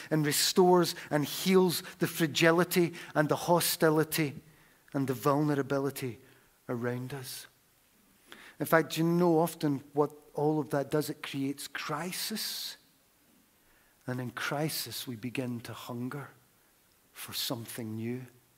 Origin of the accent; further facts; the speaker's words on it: Glasgow, Scotland, United Kingdom; my hometown, my home city in Glasgow.